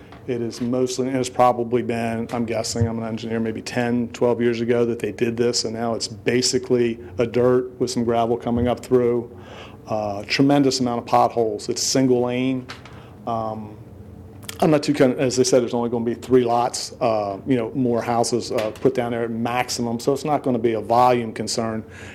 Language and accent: English; Rehoboth Beach, Delaware, United States; also born or lived in Lewes, United States / Philadelphia, United States; I grew up in Rehoboth, born in Lewis, lived in Philly for 4 years after college, have been in Georgetown since I was married 20 years ago, and we moved out to Collins Pond about 3 years ago.